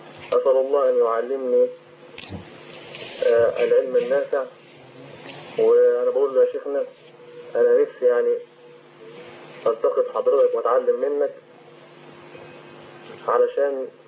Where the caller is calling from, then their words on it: Aswan, Aswan Governorate, Egypt; أنا بتكلم من أسوان،